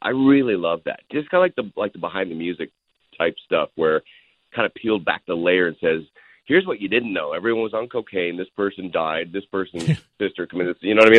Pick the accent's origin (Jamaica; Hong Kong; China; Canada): Canada; moved away as an adult; now in Los Angeles, United States; Look, I came from Canada. I drove down with $200